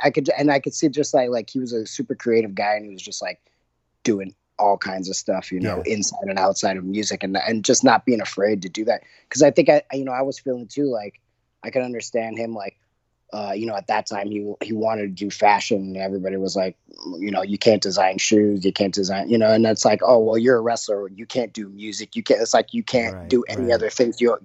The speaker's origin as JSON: {"language": "English", "region": "West Coast", "country": "United States", "tie": "born or raised there", "said": "growing up on the West Coast, you know, they were influential."}